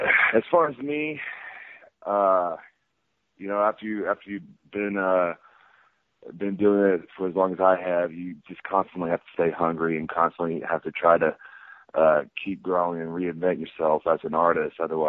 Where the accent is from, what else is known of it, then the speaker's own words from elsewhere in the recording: Oklahoma, United States; You know, growing up in Oklahoma, my high school team was, like, a very renowned, very good